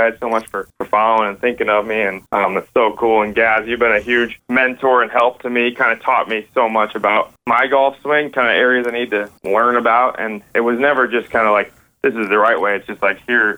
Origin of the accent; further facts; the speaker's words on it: Chicago, Illinois, United States; I grew up in Chicago, and I went to this dual language program from kindergarten through high school